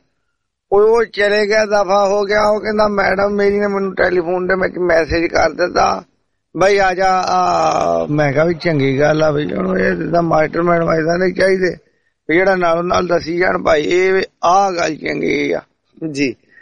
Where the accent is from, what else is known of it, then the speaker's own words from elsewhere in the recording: Tashpur, Punjab, India; ਅਸੀਂ ਵੀ ਸੁਲਤਾਨਪੁਰ ਲੋਧੀ ਤੋਂ ਹੀ ਆ। ਸਾਡਾ ਪਿੰਡ ਤਾਸ਼ਪੁਰ ਆ